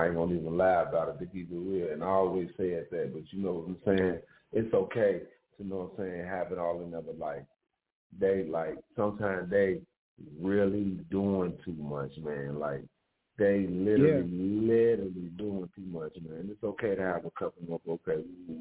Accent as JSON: {"language": "English", "town": "Chicago", "region": "Illinois", "country": "United States", "said": "I'm from Chicago, but Haiti the Great love the burros."}